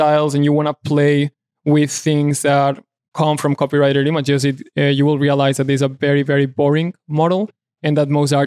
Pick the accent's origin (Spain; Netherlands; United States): Spain; Barcelona, Catalonia; English is a second language; Right, yeah, I'm from Barcelona.